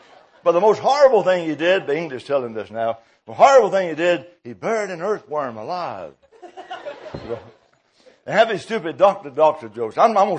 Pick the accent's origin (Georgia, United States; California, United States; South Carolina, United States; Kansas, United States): Georgia, United States; And I was pastoring up in Illinois of course, I'm from Georgia originally.